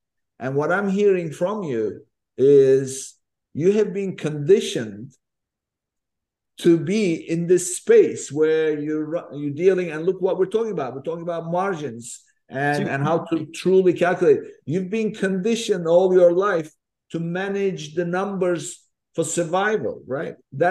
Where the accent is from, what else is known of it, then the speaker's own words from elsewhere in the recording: Turkey; where I grew up in Turkey